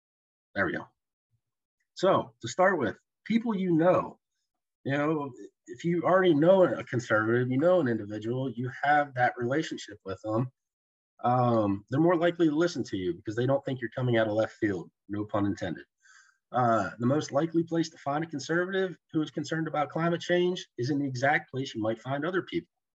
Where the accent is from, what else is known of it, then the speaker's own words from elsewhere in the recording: Pennsylvania, United States; Growing up in Pennsylvania, at the age of 12, I was out hunting, fishing, doing everything, and it's a big part of what brought me here.